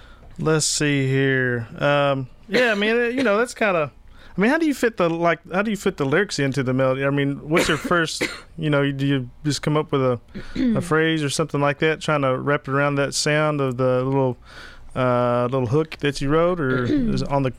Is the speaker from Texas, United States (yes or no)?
no; Johnson City, Tennessee, United States; So, we're both from Johnson City.